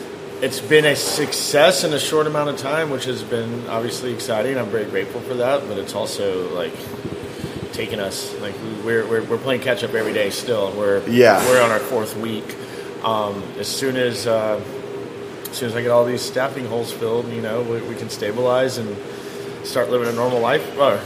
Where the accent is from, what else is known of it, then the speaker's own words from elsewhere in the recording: McAllen, Texas, United States; I was born in South Texas, and I was born in a little city called McAllen, Texas, which is about 4 miles away from Mexico.